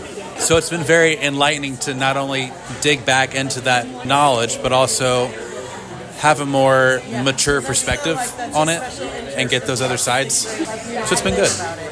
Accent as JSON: {"language": "English", "region": "Ohio", "country": "United States", "tie": "born or raised there", "said": "growing up near Dayton, where one of the planes is on display, that narrative was very kind of strictly enforced."}